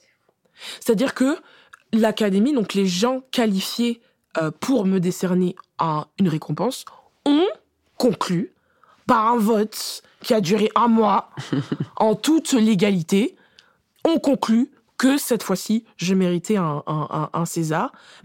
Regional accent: France; born there; Ben, c'est con parce qu'on est française de naissance.

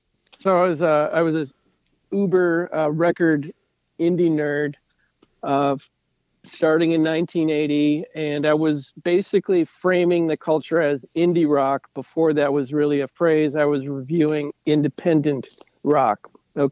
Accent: Illinois, United States; born there; I was born in 1959 in the Chicago area.

